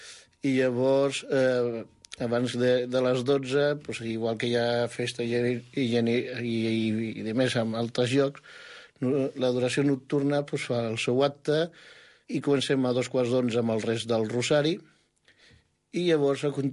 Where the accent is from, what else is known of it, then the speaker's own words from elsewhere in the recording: Barcelona, Catalonia, Spain; jo no ho recordo perquè jo provinc de Barcelona